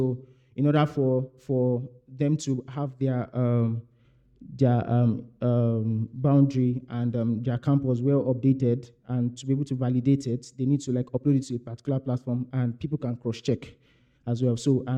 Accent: Nigeria; and I'm from Nigeria.

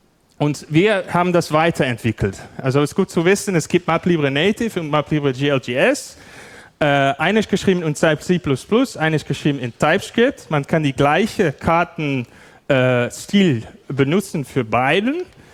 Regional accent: Netherlands; German is a second language; aber wir hoffen, dass wir irgendwie klarkommen mit unser Deutsch. Wir sind beide Niederländer.

